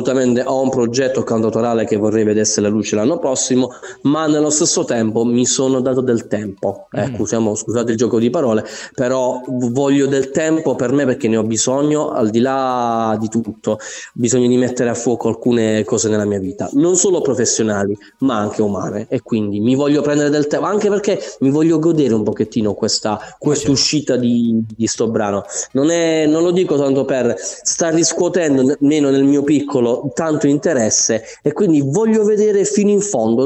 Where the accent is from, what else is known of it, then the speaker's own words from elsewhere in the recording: Apulia, Italy; anche la storia del Gargano e della mia terra in questa maniera